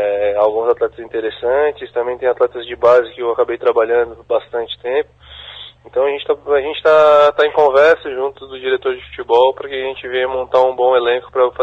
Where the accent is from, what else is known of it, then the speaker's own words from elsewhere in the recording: Tubarão, Santa Catarina, Brazil; Eu sou de Santa Catarina, interior de Santa Catarina, Tubarão.